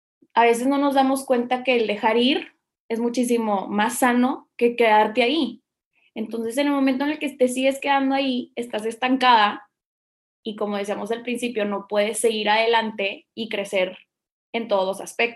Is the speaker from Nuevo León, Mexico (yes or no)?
yes; Monterrey, Nuevo León, Mexico; Sí, soy de Monterrey, Nuevo León.